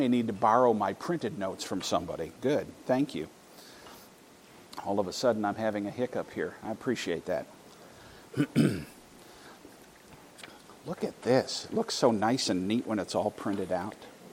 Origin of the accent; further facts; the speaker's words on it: Scotland, United Kingdom; born there; Now, I'm Scottish by birth, all right?